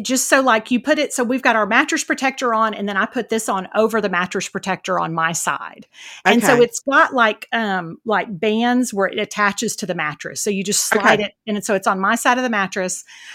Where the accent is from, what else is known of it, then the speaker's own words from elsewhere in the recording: Houston, Texas, United States; now in San Antonio, United States; I grew up with them in Houston.